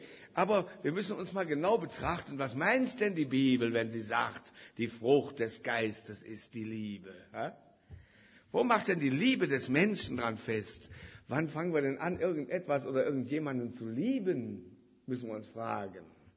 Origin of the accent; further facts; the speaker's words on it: Rhineland, Germany; Im Rheinland, wo ich herkomme, da hieß das Karneval.